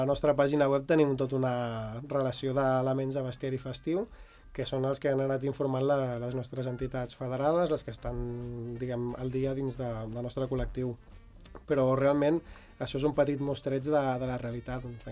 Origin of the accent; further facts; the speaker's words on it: Sant Vicenç dels Horts, Catalonia, Spain; jo vinc de Sant Vicenç dels Horts, d'on he nascut i d'on he viscut tota la meva vida